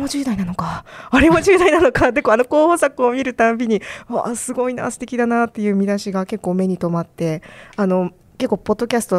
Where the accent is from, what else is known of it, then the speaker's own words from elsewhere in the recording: Fukuoka, Japan; 確かに私も福岡出身なので、